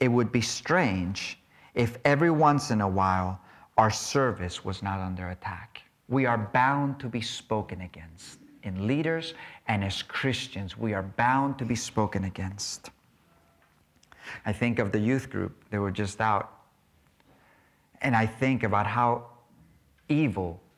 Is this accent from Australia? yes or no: no; Capdepera, Balearic Islands, Spain; when I grew up in Capdepera, it was maybe, I don't know, 40 of us in the whole school.